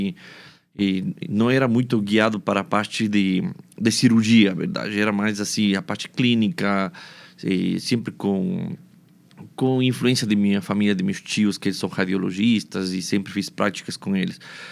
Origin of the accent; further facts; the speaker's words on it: Cuenca, Azuay, Ecuador; Portuguese is a second language; moved away as an adult; now in Belo Horizonte, Brazil; Eu sou do Equador, de Cuenca, né? Já estou aqui no Brasil aproximadamente 10 anos e meio, tá? E toda essa vivência no Brasil foi aqui em Belo Horizonte mesmo, com praticamente mineiro do coração.